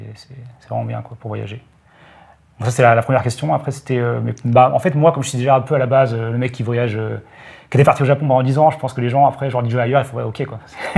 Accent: Caen, Normandy, France; now in Tallinn, Estonia; alors moi, de Caen, en fait, en général, je vais prendre un bus qui va direct à Charles de Gaulle.

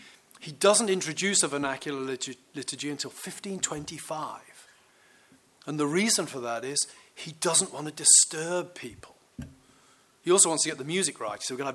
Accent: Birmingham, West Midlands, United Kingdom; born there; I was born in Birmingham in the United Kingdom, and then I moved to a fairly rural area, but I moved there with my family as outsiders.

